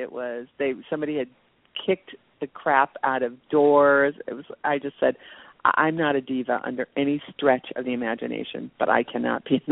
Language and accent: English; Midwest, United States; The hardest part for me has always been growing up in the Midwest.